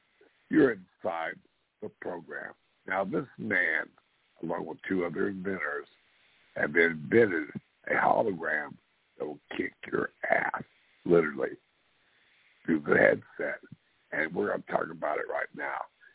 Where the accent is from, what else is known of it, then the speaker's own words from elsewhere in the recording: Hawaii, United States; I'm from Hawaii, ladies and gentlemen. And as a kid growing up, reading the magazines, I used to walk to the Honolulu stuff.